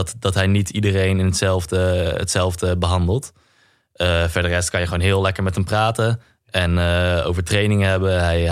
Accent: Netherlands; als Nederlander is dat toch wel de koers die je ook als jong jochie toch wel bijblijft.

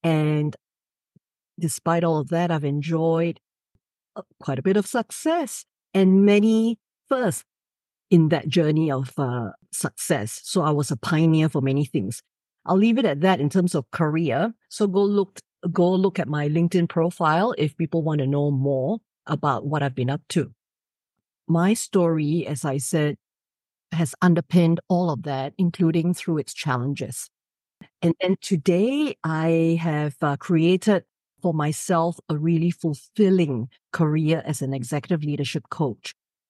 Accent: Ipoh, Perak, Malaysia; anyone who's listening who's from Ipoh. I'm one of them. I'm the eldest daughter of a single mother. Growing up in Malaysia when I was then, at a time when single mothers were not a socially acceptable thing.

